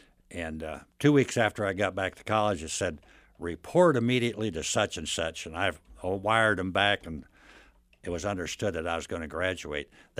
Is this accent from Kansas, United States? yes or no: yes; Pickway, Kansas, United States; Well, we played baseball in my hometown all my life.